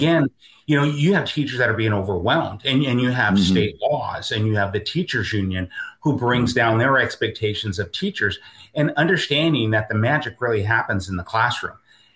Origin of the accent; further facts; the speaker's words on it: Seattle, Washington, United States; And so I was raised essentially in Seattle, Washington. We lived in South Seattle, Ballard, and North Seattle.